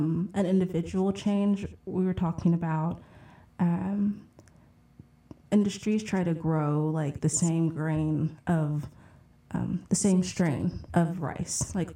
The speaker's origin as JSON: {"language": "English", "town": "Dallas", "region": "Texas", "country": "United States", "said": "Like I'm from Texas, I'm from Dallas."}